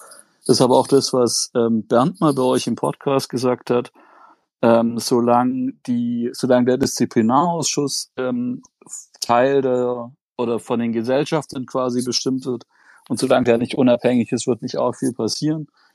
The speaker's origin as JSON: {"language": "German", "town": "Bietigheim", "region": "Baden-Württemberg", "country": "Germany", "said": "Ich komme aus der Nähe von Bietigheim."}